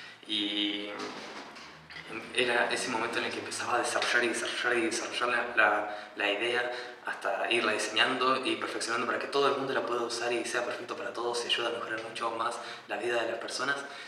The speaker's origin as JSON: {"language": "Spanish", "town": "San Carlos de Bariloche", "region": "Río Negro", "country": "Argentina", "tie": "born or raised there", "also_born_or_lived": "Puerto Montt, Chile"}